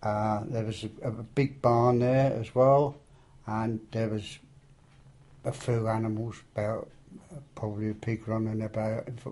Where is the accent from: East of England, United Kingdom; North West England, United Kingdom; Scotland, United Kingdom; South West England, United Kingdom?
East of England, United Kingdom; Burwell; born there; I was born in Burwell in 1932 on the 9th of March, and I was born in the Maidshead Public House in Burwell that is no longer existent.